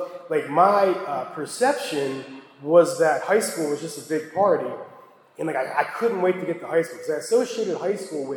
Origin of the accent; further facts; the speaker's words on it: Ohio, United States; I'm from Northeast Ohio, and just recently I went to visit my parents with my son.